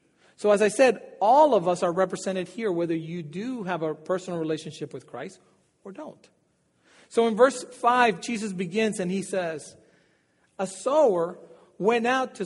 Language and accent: English; Dominican Republic; So if you don't know that I'm from Dominican Republic, I am from Dominican Republic.